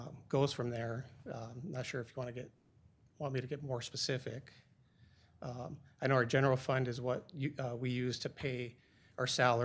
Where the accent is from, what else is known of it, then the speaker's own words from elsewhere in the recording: Hacienda Heights, California, United States; now in La Habra, United States; I grew up in Hacienda Heights, and a lot of my friends lived here in La Habra.